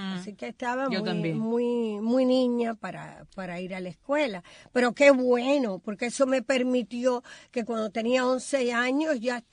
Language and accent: Spanish; Cuba; moved away; cuando yo me fui de Cuba